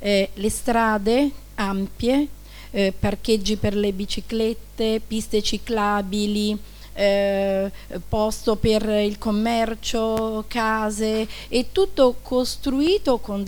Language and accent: Italian; Rome, Lazio, Italy; visto che io sono nata cresciuta a Cinecittà e ricordo benissimo come questo sviluppo urbanistico è andato avanti negli anni